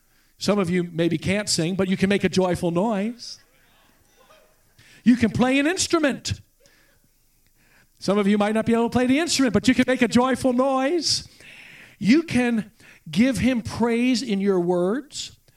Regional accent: United States; I am an American after all, and Americans are Christians.

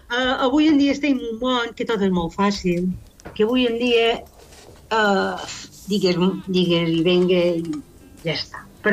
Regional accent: Sineu, Balearic Islands, Spain; ara que em parlàvem, que ja som de Sineu, i s'altres de Palma

